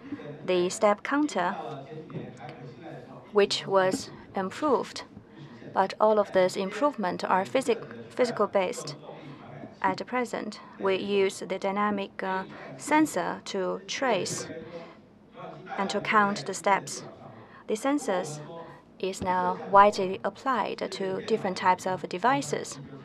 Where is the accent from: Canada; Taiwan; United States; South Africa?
Taiwan; accent: Taiwanese; English is a second language; I'm from Taiwan, and please forgive me about my Taiwan accent.